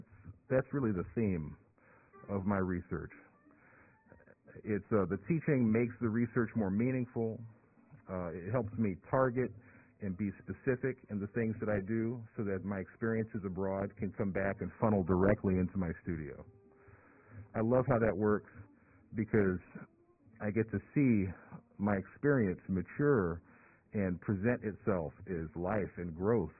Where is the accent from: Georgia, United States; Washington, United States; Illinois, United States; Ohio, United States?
Georgia, United States; Augusta; I grew up in Augusta, Georgia, listening to the radio and listening